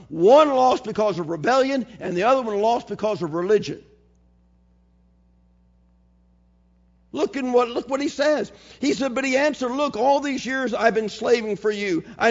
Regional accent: Maryland Heights, Missouri, United States; My viewpoint of Christianity growing up in Maryland Heights, John, was you're a Christian if you don't do something, and here's what you do and here's what you don't do.

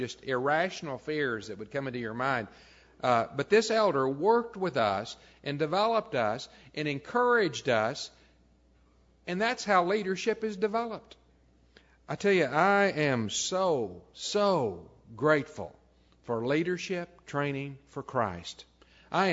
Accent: Texas, United States; Whenever I was a boy, that was in the days, at least where I grew up in West Texas, before youth groups.

